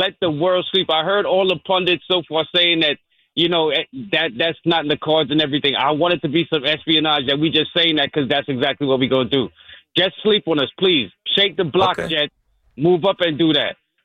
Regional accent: New York, United States; I'm a Knicks fan, but I was born in Brooklyn. I came up in Brooklyn

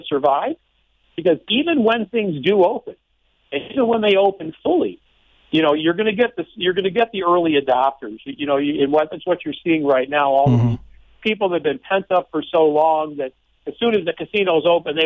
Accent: Detroit, Michigan, United States; now in Tucson, United States; I come from the Detroit area. You know, I've only been here in the Tucson area for about 5 years.

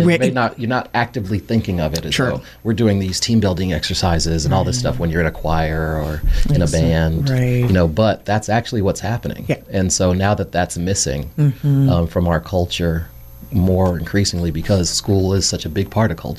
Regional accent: New York, United States; we're from New York, she was always chasing these, like, the latest DJ tracks and the hottest stuff.

